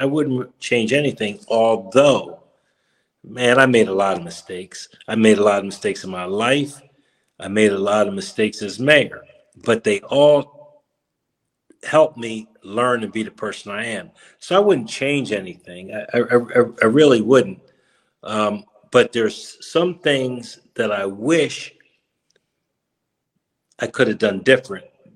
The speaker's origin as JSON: {"language": "English", "town": "Trenton", "region": "New Jersey", "country": "United States", "tie": "born or raised there", "said": "blessed to be born and raised in Trenton, to … who came up here from Charleston. Have a wonderful sister, my only sibling, and wonderful nephews, Palmer and Walker."}